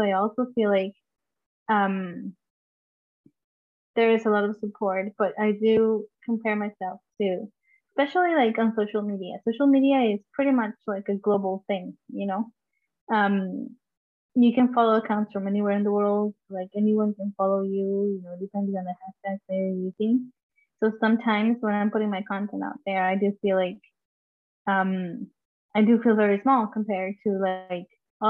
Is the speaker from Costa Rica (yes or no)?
yes; Costa Rica; someone won't know exactly where I'm from, just when I say I'm from Costa Rica.